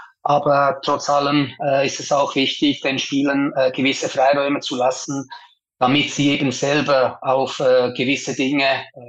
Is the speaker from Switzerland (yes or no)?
yes; Schaffhausen, Switzerland; Das war das letzte Spiel bei uns zu Hause in Schaffhausen